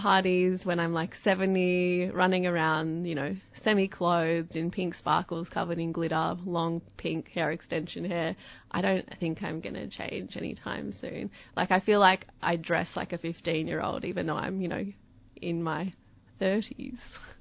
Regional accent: Canberra, Australian Capital Territory, Australia; I grew up in Canberra, and if I knew a woman who identified as gay, they pretty much never were femme.

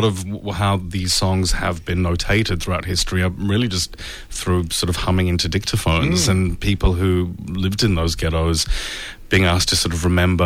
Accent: Johannesburg, Gauteng, South Africa; moved away as an adult; I grew up in South Africa in the 80s. I went to a high school that didn't even have drama as a subject.

